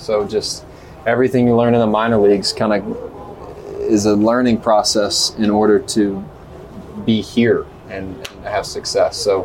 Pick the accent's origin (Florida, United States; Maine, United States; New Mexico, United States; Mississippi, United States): Mississippi, United States; I'm from Mississippi. Yeah, yeah. My dad played football at Alabama, so I committed to Alabama quick. I just didn't want to leave my home state. I didn't want to leave Mississippi.